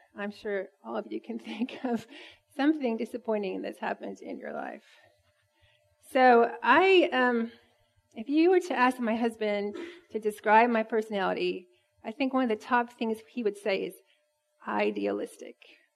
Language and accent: English; Indiana, United States; So, I grew up in Indiana. I'm not from Texas. I'm not an Aggie. And I came to Texas right after I graduated from college.